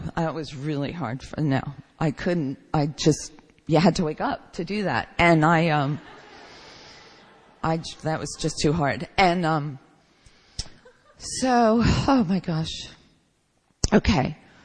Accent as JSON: {"language": "English", "town": "Philadelphia", "region": "Pennsylvania", "country": "United States", "tie": "born or raised there", "lives_now": "New York City, United States", "said": "And I grew up in Philadelphia, and my only goal was to move to New York City"}